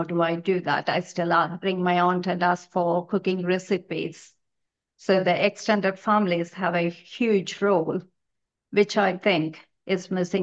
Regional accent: India; now in United Kingdom; growing up in India, extended family is very, very important. I grew up with so many cousins, so many uncles and aunts

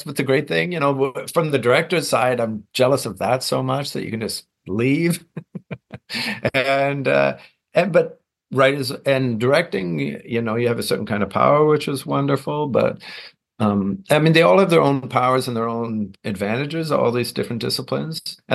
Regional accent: Toronto, Ontario, Canada; I grew up in Toronto, Canada

